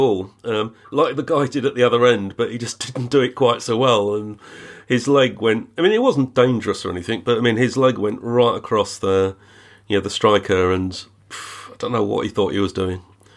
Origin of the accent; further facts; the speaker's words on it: England, United Kingdom; Yes, I'm English.